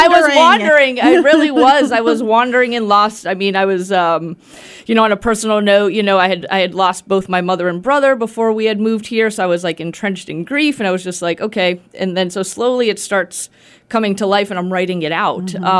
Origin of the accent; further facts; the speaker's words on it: Boston, Massachusetts, United States; also born or lived in Austin, Texas; ago from Austin, Texas, and we came here looking to start new. We had never been to the Berkshires. I grew up in Boston, but I had never been to the Berkshires until we decided to move here.